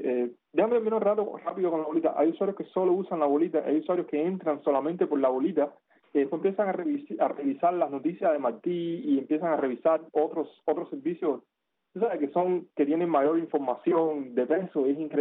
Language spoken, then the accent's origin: Spanish; Cuba; also born or lived in Soviet Union